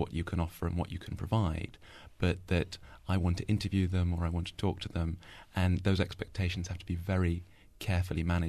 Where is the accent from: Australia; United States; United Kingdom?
United Kingdom; the things that I, as a British person, have in common with a Somali person